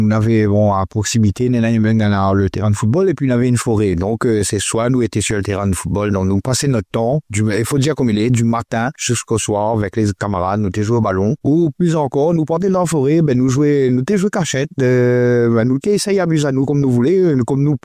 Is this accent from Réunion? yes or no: yes; Bérive, Réunion; also born or lived in metropolitan France; le quartier de Bérive, c'est là où m'a grandi. Enfin, moi, elle est née en métropole et m'arrive ici à La Réunion. Ma famille, elle était ici à Bérive. Donc, c'est où ça que m'a grandi, c'est Bérive. Bah, Bérive, c'est un petit quartier.